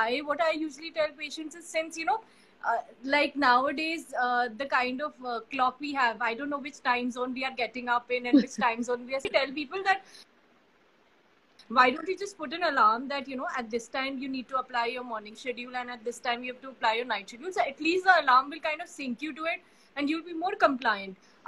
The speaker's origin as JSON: {"language": "English", "region": "Delhi", "country": "India", "said": "I'm from Delhi. So, my clinic is in Kailash Colony. So, the south of Delhi."}